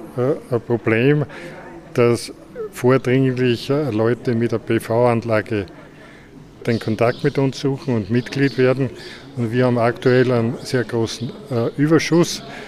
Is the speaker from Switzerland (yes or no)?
no; Bad Ischl, Upper Austria, Austria; bin eben gebürtiger Ischler